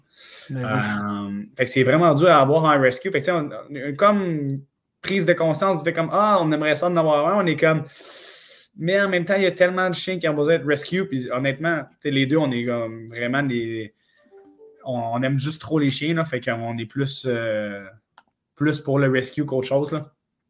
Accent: Rimouski, Quebec, Canada; Puis tu sais, je suis de Rimouski

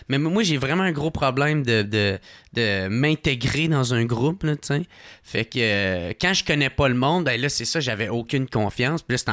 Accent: Gatineau, Quebec, Canada; now in Montreal, Canada; moi je déménageais de j'étais de Gatineau j'avais même pas encore déménagé puis là je m'en venais à Montréal

